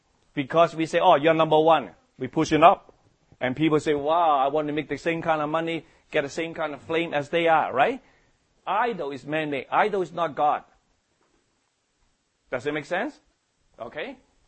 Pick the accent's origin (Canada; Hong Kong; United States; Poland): Hong Kong; English is a second language; Like, I came from Hong Kong. I wasn't a Christian. I was a Buddha believer.